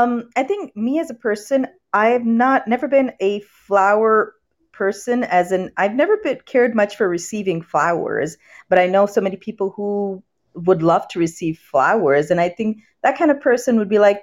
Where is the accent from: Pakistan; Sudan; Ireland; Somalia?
Pakistan; English is a second language; moved away as an adult; now in United States; even though I was born in the U.S., I was not raised here. I was raised all the way on the other side of the world. I was raised in Pakistan, and that's where I did my bachelor's